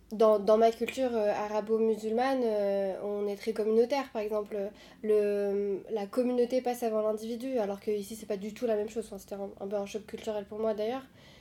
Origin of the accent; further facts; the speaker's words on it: Tunisia; moved away as an adult; now in France; Moi, je suis tunisienne. Je suis arrivée en France en tant qu'étudiante.